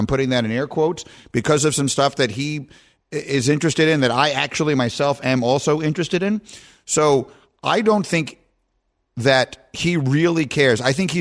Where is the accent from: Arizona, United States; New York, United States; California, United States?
New York, United States; I grew up in New York. My parents loved theater, so I've always loved theater.